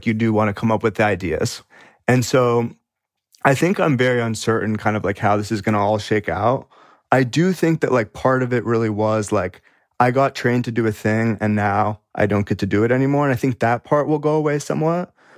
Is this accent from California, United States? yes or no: yes; California, United States; So I went to undergrad in Minnesota, and mm-hmm. for background, I'm from California.